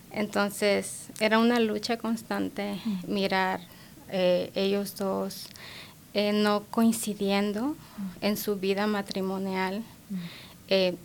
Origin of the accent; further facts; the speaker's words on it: Tabasco, Mexico; now in Colorado, United States; Soy de un pueblo muy pequeño de Tabasco, México. Ajá. Totalmente al